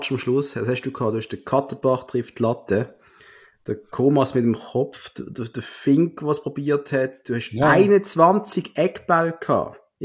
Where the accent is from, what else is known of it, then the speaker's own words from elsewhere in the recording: Basel, Basel-Stadt, Switzerland; Wir sind Basler.